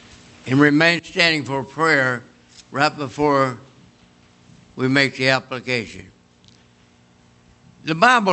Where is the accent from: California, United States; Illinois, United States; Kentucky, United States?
Kentucky, United States; I'm from Kentucky. I didn't know anything but the Army.